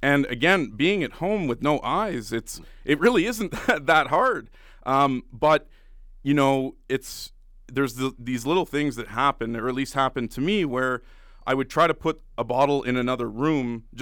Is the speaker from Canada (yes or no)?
yes; Ottawa, Ontario, Canada; moved away as an adult; So I was born and raised in Ottawa. I'm going from, you know, the big city to the small city.